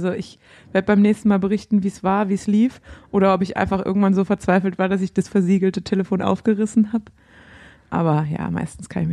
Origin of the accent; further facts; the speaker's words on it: Baden-Württemberg, Germany; Heilbronn ist meine Hut. Ich bin zwar auf dem Dorf bei Heilbronn aufgewachsen, aber ich bin natürlich in Böckingen, Heilbronn, auf die Schule gegangen.